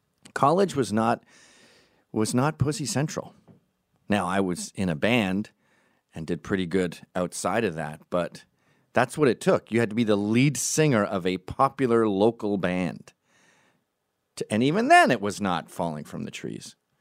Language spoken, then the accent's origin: English; Kanata, Ontario, Canada; Now, I'm a Canadian non-drug user, never touched a syringe, never had gay sex. I'm 16 years old. I'm living in the upper middle class rural suburbs of Canada in Kanata, Ontario.